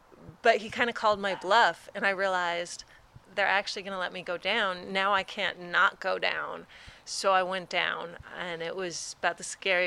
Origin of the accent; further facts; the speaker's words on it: United States; born there; I'm American born.